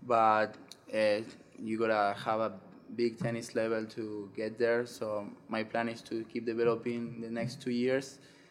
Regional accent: Buenos Aires, Argentina; moved away as an adult; now in United States; Yeah, I'm from Buenos Aires. Yeah, I came to the States 2 years and a half ago.

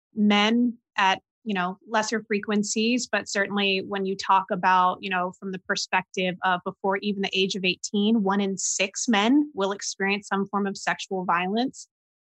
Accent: San Diego, California, United States; born there; So I was born in 1988 in San Diego, California, a Southern California girl.

